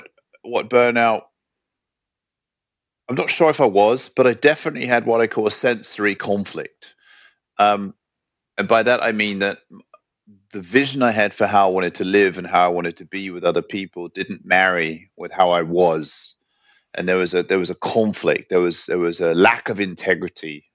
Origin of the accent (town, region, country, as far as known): London, United Kingdom; born or raised there; also born or lived in New York; now in Sweden